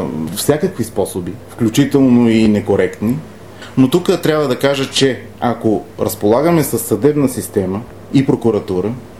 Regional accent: Panagyurishte, Pazardzhik Province, Bulgaria; никой до момента от родния ми град не е дошъл лице в лице с мен

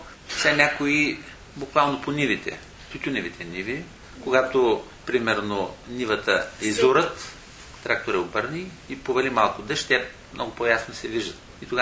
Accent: Kardzhali, Kardzhali Province, Bulgaria; Аз съм родом от Кърджали, източните Родопи.

